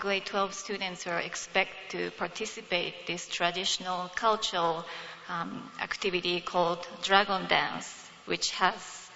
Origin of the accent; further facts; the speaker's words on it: Japan; It's related to my growing up in Japan, where I faced intense pressure in community.